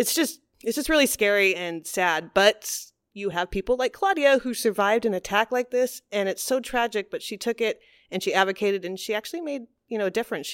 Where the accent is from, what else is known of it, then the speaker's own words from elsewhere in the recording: California, United States; Maybe growing up in California, not even a maybe, we're kind of a bit of a bubble here.